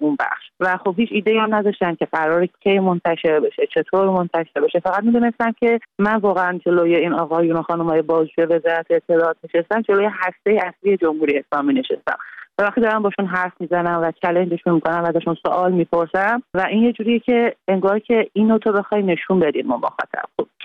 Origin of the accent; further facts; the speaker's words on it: Iran; منم یه زن ایرانی ام که در طول جنگ به دنیا اومدم و با وجود همه محدودیت‌های جمهوری اسلامی که روی همه جنبه‌های زن تاثیر گذاشته بود بزرگ شدم.